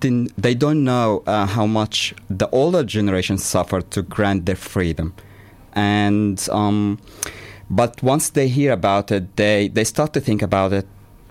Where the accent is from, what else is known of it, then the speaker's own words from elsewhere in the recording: Egypt; I, as you know, I come from the Egyptian background, and being gay there, as you know, also, it's illegal.